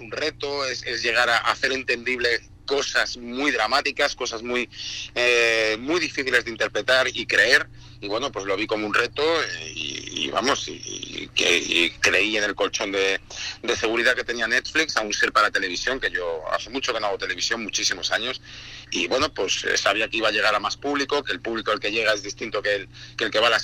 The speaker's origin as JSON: {"language": "Spanish", "country": "Spain", "said": "Como español que quería interpretarlo"}